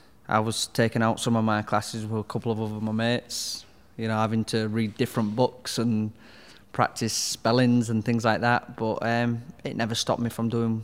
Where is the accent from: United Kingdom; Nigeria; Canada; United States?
United Kingdom; Hull, Yorkshire and the Humber; Yeah, so I grew up in Hull in West Hull. And just, you know, your average family. I think there was four of us living in a three-bedroomed house.